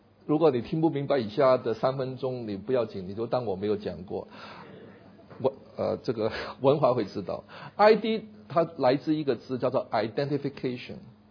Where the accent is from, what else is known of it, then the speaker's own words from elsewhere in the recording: Hong Kong; now in United States; 因为我在香港长大的嘛。我经常告诉我的美国朋友，我一生以来第一次看见森林是在美国。